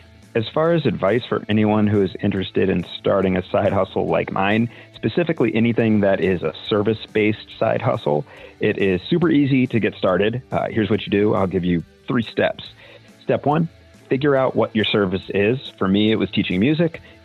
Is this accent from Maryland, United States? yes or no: yes; Annapolis, Maryland, United States; I'm from Annapolis, Maryland, and I own Severn River Music and SevernRiverGuitar.com.